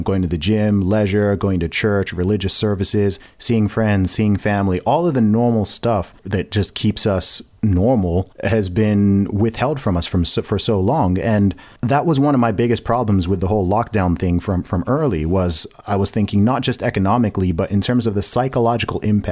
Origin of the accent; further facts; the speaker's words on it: Saudi Arabia; I grew up in Saudi Arabia